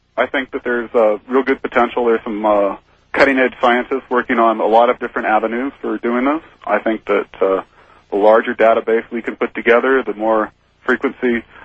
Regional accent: Hayward, California, United States; I grew up near Hayward, so I've got some local interest there.

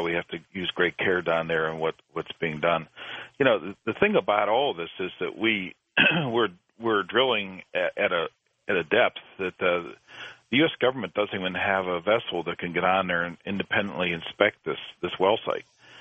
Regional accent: Pennsylvania, United States; it started in my home state of Pennsylvania many, many years ago with Drake's Well

